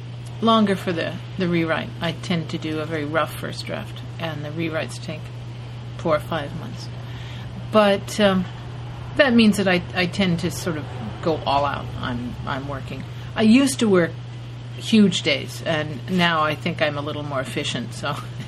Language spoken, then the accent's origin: English; California, United States; I'm a Californian